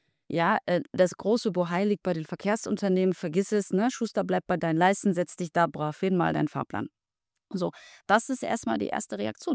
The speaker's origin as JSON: {"language": "German", "town": "Gdańsk", "region": "Pomeranian Voivodeship", "country": "Poland", "tie": "born there", "said": "ich bin ja auch Hanseatin, geboren in Danzig aber, ne?"}